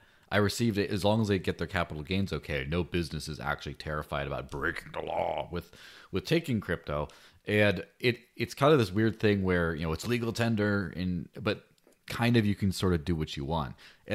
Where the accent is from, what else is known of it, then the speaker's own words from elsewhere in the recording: Arizona, United States; A few do actually on the border town I grew up near in Arizona.